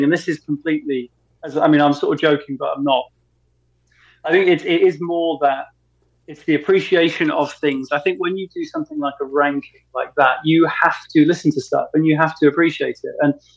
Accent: United Kingdom; Well, I'm British

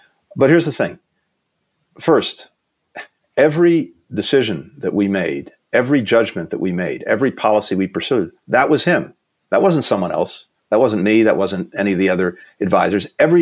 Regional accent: New York, United States; I have to say I'm originally from New York, so I'm really a Knicks fan.

